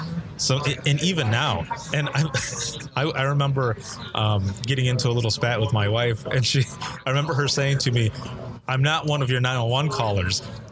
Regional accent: Allegan, Michigan, United States; I said, I'm from Allegan.

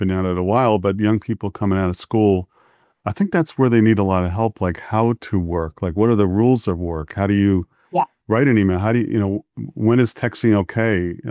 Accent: New Brunswick, New Jersey, United States; Yeah, it's we're at the part of Jersey where I grew up in New Brunswick area.

